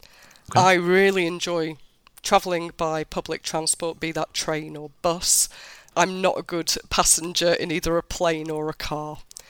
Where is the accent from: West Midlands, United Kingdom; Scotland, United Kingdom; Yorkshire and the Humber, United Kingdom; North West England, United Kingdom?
Yorkshire and the Humber, United Kingdom; Sheffield; I'm from Sheffield.